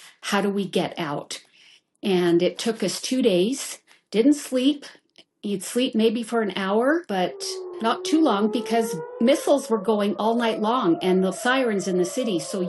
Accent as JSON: {"language": "English", "town": "Lehi", "region": "Utah", "country": "United States", "said": "I'm from Lehigh, Utah."}